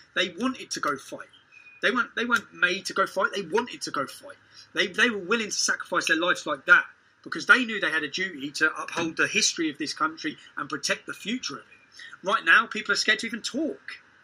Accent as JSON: {"language": "English", "region": "England", "country": "United Kingdom", "said": "I have a duty not just as a father, but as an Englishman."}